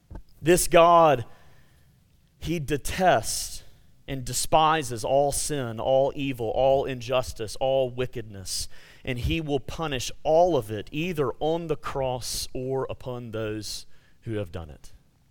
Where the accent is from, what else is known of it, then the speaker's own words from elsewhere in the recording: Montgomery, Alabama, United States; growing up in Montgomery, Alabama, and going often down to Orange Beach, Alabama